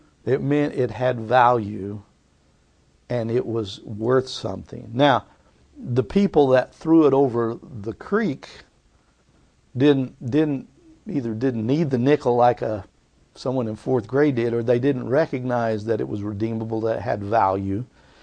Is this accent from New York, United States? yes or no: no; Tulsa, Oklahoma, United States; So, I grew up in West Tulsa, but there was a half a year when my mom was homesick for her mother, and we moved to Tahlequah.